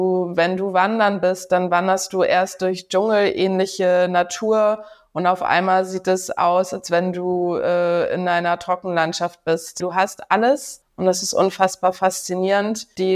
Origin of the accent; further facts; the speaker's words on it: Hamburg, Germany; Meine Homebase ist in Hamburg, meine Heimatstadt.